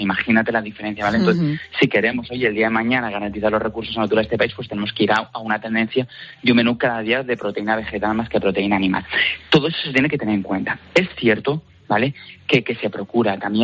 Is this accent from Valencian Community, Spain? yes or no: yes; Valencia, Valencian Community, Spain; Oye, por ejemplo, nosotros somos de Valencia y, pues oye, hay muchísima fruta de temporada que hay que intentar aprovechar.